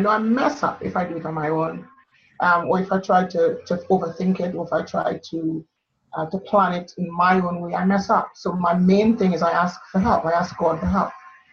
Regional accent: Trinidad & Tobago; now in United Kingdom; I think for me, it was growing up in Trinidad. Obviously, you talked about me growing up poor.

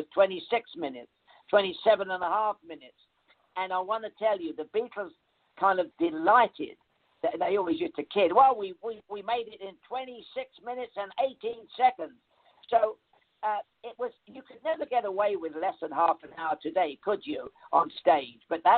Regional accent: London, United Kingdom; I came from the East End of London

